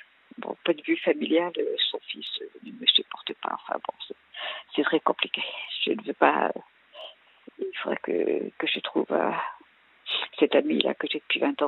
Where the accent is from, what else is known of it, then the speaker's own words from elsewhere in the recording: Nouvelle-Aquitaine, France; Je suis de Charente-Maritime.